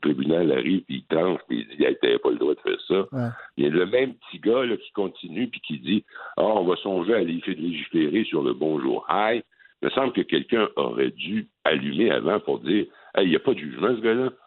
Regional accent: Quebec, Canada; On boycotte Rona parce que nous, on est du Québec.

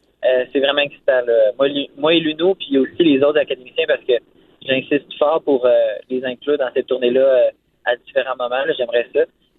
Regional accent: Victoriaville, Quebec, Canada; Moi, j'ai grandi à Victo. Ma famille est de Victo. Je suis né à Victo. Mais à partir de secondaire 4, à mes frais, j'ai décidé d'aller au Collège Saint-Bernard à Drummond.

